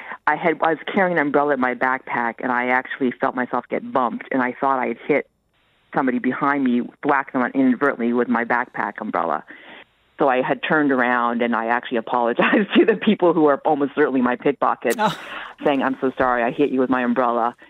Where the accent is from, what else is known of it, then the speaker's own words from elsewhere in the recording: United States; So as an American tourist, I was walking with my friend and.